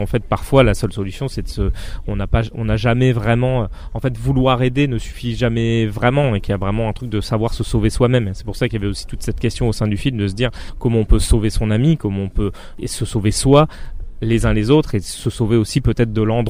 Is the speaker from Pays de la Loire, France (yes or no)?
no; Saint-Dizier, Grand Est, France; Dans la Haute-Marne, à Saint-Dizier, évidemment, territoire cher à mon cœur.